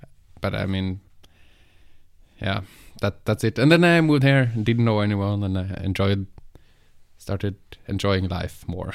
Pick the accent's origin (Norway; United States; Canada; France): Norway; I'm from Norway. I'm from a really small place in Norway where nothing really happened.